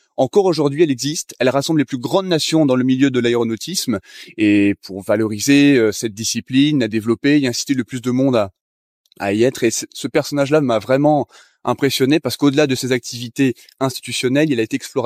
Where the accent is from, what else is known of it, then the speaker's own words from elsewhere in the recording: Fauville-en-Caux, Normandy, France; also born or lived in Le Havre; J'ai grandi en Normandie, en Seine-Maritime précisément, dans le pays de Caux, une commune qui s'appelle Fauville-en-Caux, non loin d'Yvetot.